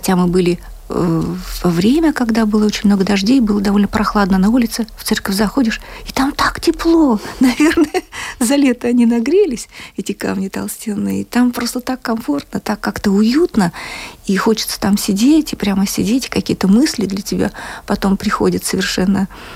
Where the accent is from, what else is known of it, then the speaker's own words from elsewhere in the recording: Latvia; Мы вот вдвоем из Латвии.